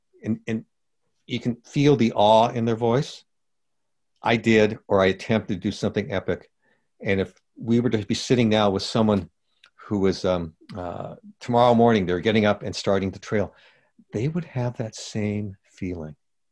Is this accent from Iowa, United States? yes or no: no; Culver City, California, United States; Culver City, home of Fox Studios and MGM, back within blocks where they had the movie lots. There's even still some bean fields back then. It's West Los Angeles, for those of you who don't know.